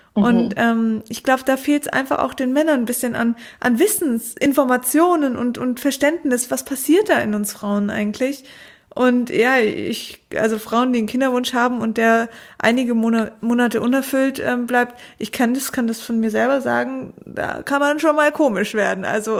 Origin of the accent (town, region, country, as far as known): Konstanz, Baden-Württemberg, Germany